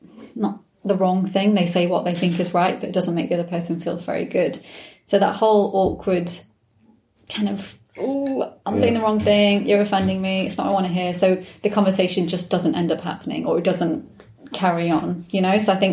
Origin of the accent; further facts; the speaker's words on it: Wales, United Kingdom; now in London, United Kingdom; I was brought up in West Wales. I don't know if I would have made the jump to move to London 11 years ago.